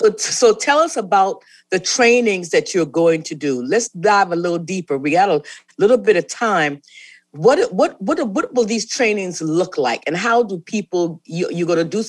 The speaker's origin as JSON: {"language": "English", "town": "Lincolnville", "region": "South Carolina", "country": "United States", "also_born_or_lived": "New York", "said": "You know, I'm from Lincolnville, South Carolina, but for those 30 years, I was truly a New Yorker."}